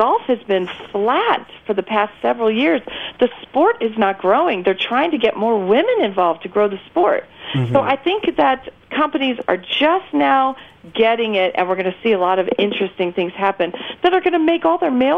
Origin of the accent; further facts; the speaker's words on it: United States; well, hello, I'm American. I'm buying this car in Chicago.